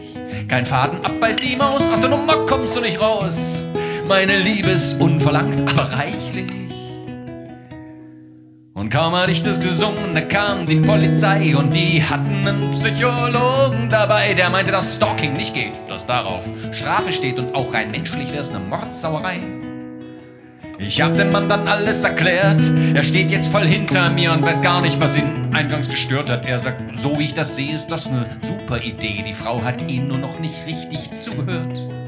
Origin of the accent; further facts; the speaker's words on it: Heilbronn, Baden-Württemberg, Germany; Ich komme tatsächlich aus Heilbronn, aber nicht direkt.